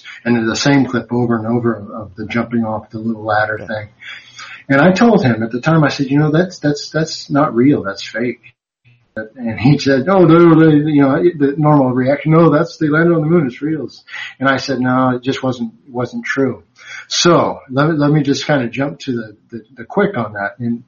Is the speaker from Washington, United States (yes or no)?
no; California, United States; growing up in California, you tend to run into people from all over. So then you pick up different accents